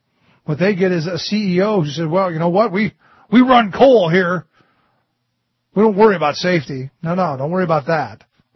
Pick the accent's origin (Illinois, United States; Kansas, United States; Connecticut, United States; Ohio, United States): Ohio, United States; Cleveland; where I grew up in Cleveland, there was talk that they wanted to actually put radioactive waste in the salt mines under the lake.